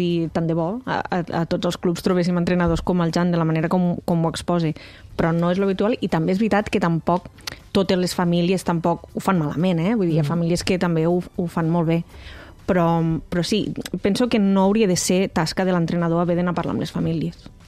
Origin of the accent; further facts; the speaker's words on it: Cervera, Catalonia, Spain; En Barcelona doncs, tens més opcions, jo que vinc de Cervera